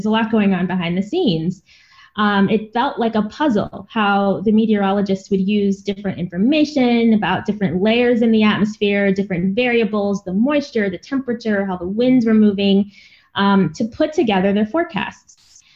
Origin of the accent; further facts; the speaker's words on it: Virginia, United States; also born or lived in Massachusetts; So I grew up here in the U.S. I was born up in Massachusetts. I lived there until I was about 9 years old, and then we moved down to Central Virginia.